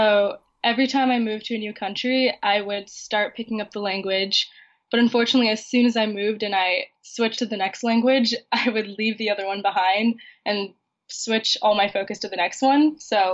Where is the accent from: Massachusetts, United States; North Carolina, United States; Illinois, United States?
Illinois, United States; Chicago; born there; moved away; also born or lived in Montreal, Canada / Kobe, Japan / Tokyo, Japan / Singapore; So I was born in Chicago and I moved around a bunch between Montreal, Canada, Kobe, Japan, Tokyo, Japan, Singapore, and then eventually Bangkok, Thailand